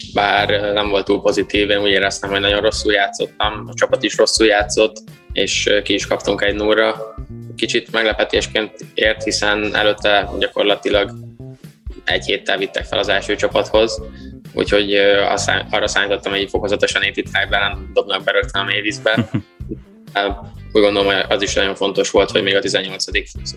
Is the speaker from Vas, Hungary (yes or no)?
yes; Szombathely, Vas, Hungary; Ilyen elég kosár szerető családban nőttem fel, ráadásul szombathelyiként